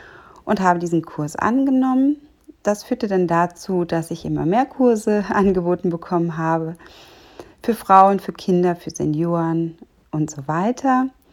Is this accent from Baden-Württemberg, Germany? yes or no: no; Cologne, North Rhine-Westphalia, Germany; born there; Ich bin 1976 in Köln geboren.